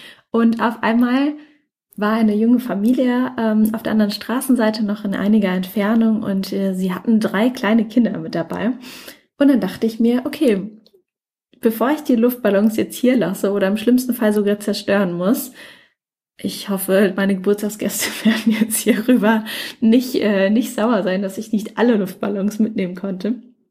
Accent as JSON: {"language": "German", "town": "Mannheim", "region": "Baden-Württemberg", "country": "Germany", "said": "Ich komme ja ursprünglich aus Mannheim."}